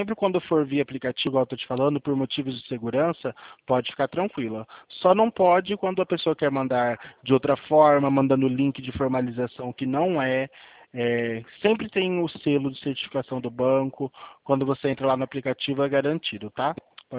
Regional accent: São Paulo, Brazil; não sou de Santa Fé. Eu atendo pela agência, eu sou do estado de São Paulo

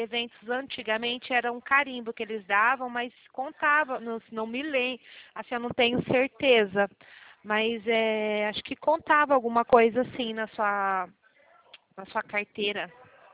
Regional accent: São Paulo, Brazil; now in Campinas, Brazil; eu estou aqui na região de Campinas, mas eu nasci e me criei em São Paulo.

